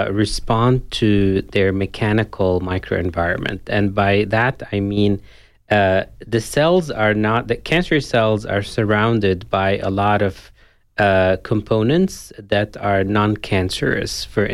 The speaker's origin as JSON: {"language": "English", "town": "Beirut", "region": "Beirut Governorate", "country": "Lebanon", "moved": "as an adult", "lives_now": "United States", "said": "So originally, I'm from Beirut, Lebanon. And I did my undergrad at the American University of Beirut, and then I moved to New York to the Albert Einstein College of Medicine"}